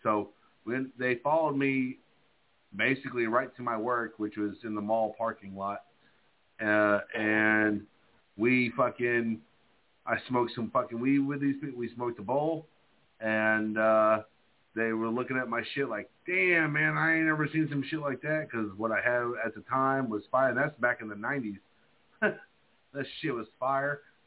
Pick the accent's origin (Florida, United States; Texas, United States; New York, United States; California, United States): Florida, United States; Bradenton; So I was in my hometown, Bradenton, Florida, all right, there's a bridge between Palmetto and Bradenton, all right?